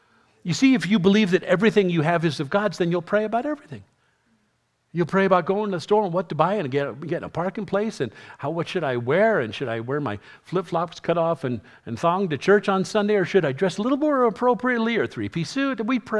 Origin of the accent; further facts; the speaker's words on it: New York City, New York, United States; born there; I was born in New York City, and people say, oh, that must have been really cool.